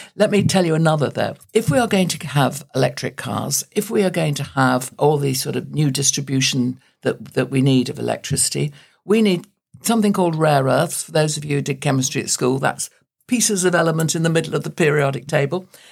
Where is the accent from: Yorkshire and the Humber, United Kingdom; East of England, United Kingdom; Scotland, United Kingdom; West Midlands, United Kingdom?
Yorkshire and the Humber, United Kingdom; Sheffield; moved away; I come from the steel city. I'm born and bred in Sheffield. I didn't leave it till the end of the 90s. I'm bilingual in English and Yorkshire, you know.